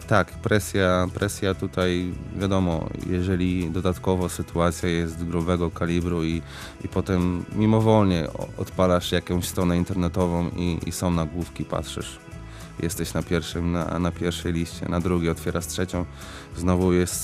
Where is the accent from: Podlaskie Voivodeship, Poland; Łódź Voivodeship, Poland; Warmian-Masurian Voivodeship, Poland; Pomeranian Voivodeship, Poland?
Pomeranian Voivodeship, Poland; my jesteśmy tutaj z Pomorza, z północy, więc mamy